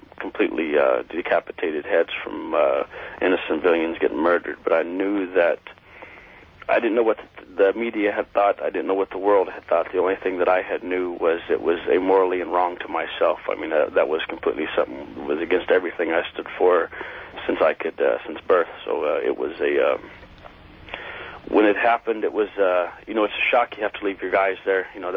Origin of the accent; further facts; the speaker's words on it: United States; being American, being in war, and being there